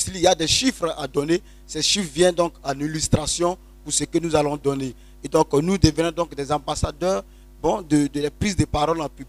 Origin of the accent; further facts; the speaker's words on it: Bondoukou, Zanzan, Côte d’Ivoire; donc je viens de la région de Bondoukou.